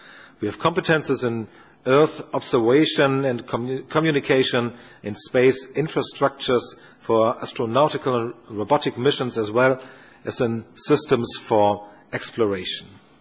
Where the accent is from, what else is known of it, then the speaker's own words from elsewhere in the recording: Bremen, Germany; my hometown Bremen has learned that Nereus serves as an important tool to exchange knowledge and experience